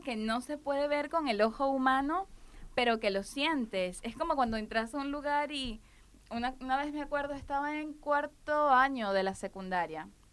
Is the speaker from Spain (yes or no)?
no; Venezuela; moved away as an adult; now in Buenos Aires, Argentina; yo soy importada. Vengo de mi tierra natal, Venezuela. Un lugar muy lindo. Y estoy en Buenos Aires desde el 2016